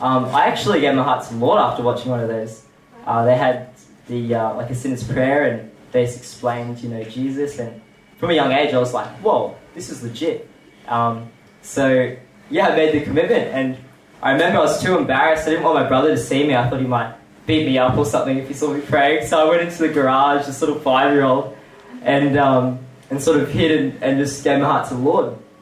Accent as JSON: {"language": "English", "town": "Logan", "region": "Queensland", "country": "Australia", "lives_now": "Toowoomba, Australia", "said": "I'm from Logan originally, from a place called Eagleby, so just don't pop that against me. Moved up to Toowoomba about 2011. With the whole family"}